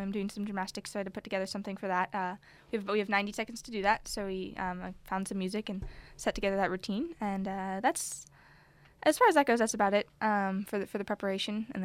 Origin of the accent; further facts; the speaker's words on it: Anchorage, Alaska, United States; I'm from Anchorage.